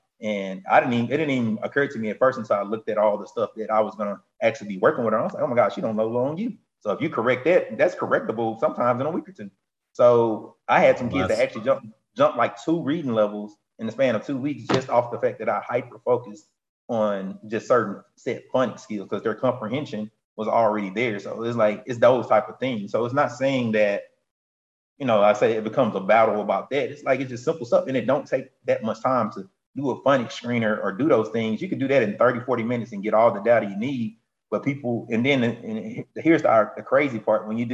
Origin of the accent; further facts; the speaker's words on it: Mississippi, United States; I'm from Mississippi.